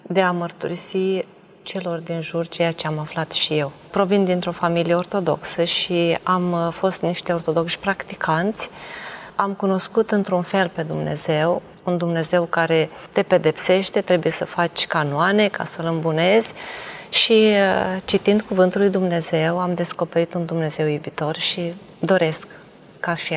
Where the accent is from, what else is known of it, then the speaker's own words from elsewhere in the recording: Suceava, Suceava County, Romania; Vin din Suceava, din Bucovina.